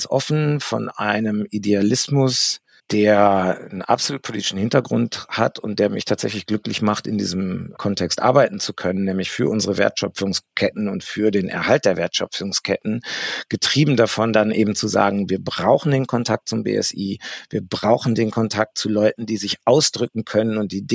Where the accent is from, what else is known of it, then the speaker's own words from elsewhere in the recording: Dortmund, North Rhine-Westphalia, Germany; Ich komme aus Dortmund.